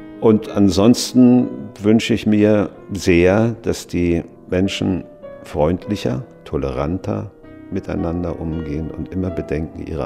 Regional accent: Germany; moved away; Ich hatte auch damals wirklich das Gefühl, als ich ausgereist bin aus der DDR, ich reise von einem Land in ein anderes Land. Bin wirklich von der DDR in die Bundesrepublik gereist.

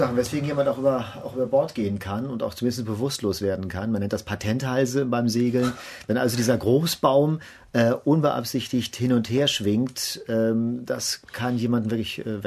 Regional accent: Kiel, Schleswig-Holstein, Germany; Erstmal komme ich aus Kiel, auch wenn man es hoffentlich nicht hört, aber so, wenn ich will, kann es auch so ein bisschen breiter werden, ne? Ist auch ein bisschen gemütlich da oben. Und in Kiel ist ja was eine kleine Stadt, ne?

